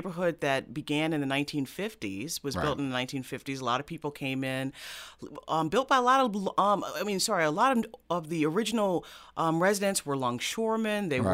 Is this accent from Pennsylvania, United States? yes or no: no; New Orleans, Louisiana, United States; I'm from Pontchartrain Park. I still live there.